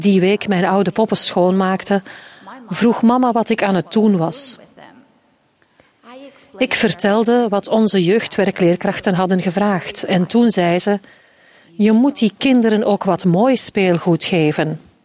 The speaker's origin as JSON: {"language": "Dutch", "country": "Argentina", "tie": "born or raised there", "said": "Ik herinner me dat ik er als kind in Argentinië ook altijd erg naar uitkeek."}